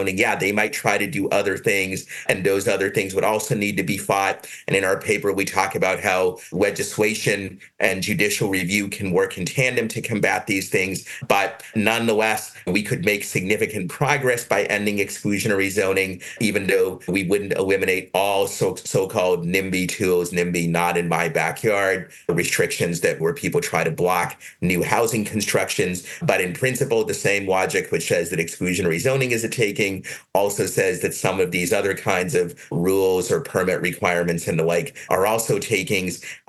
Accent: Lexington, Massachusetts, United States; I grew up in Lexington, which is right near Milton.

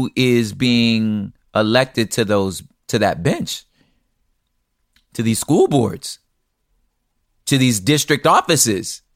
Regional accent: East Los Angeles, California, United States; oh, it's cool, I'm from East Los. I understand the nuances.

